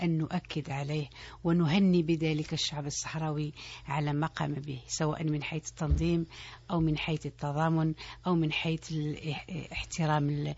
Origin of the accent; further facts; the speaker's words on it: Algeria; يعني وهذه حاجة احنا نتكلموها كجزائريين، لأن فعلا لاحظناها